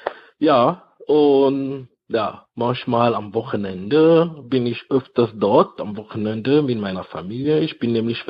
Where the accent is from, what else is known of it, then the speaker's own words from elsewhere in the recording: Cameroon; in Kamerun, in meinem Dorf, da wo ich herkomme.